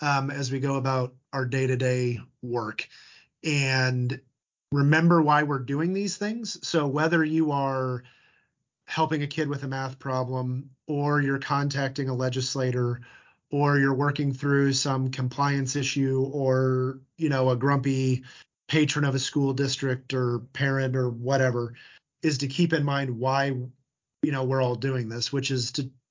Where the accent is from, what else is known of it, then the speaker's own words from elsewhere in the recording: Kansas, United States; Yeah, so I was born and reared in Kansas, for good or ill. My family moved from Kansas City, Missouri to Johnson County, Kansas, before I was born, and I graduated from Blue Valley High School.